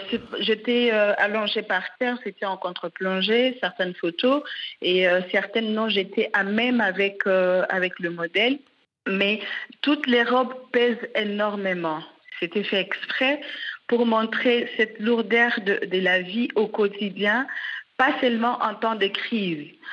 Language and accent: French; Goma, North Kivu, DR Congo; Si je rentre chez moi à Goma, ça serait quoi la chose la plus importante ?